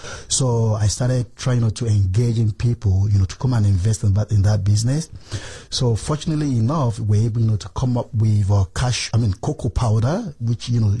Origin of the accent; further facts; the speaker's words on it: Nigeria; I'm primarily from Nigeria. I studied international marketing in London. I graduated from college in 1987. And in 1989, I went back to Nigeria